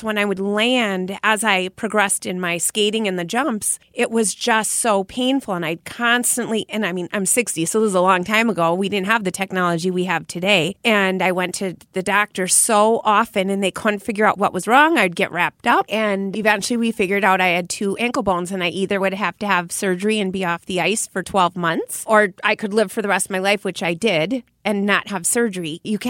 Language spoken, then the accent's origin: English; Brookfield, Wisconsin, United States; It felt difficult because I grew up in Brookfield, and that year they changed the border.